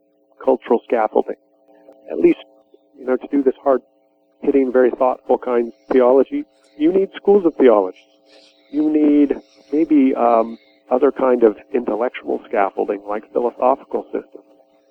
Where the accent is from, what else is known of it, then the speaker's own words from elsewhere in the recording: United States; now in United Kingdom; as an American living in Britain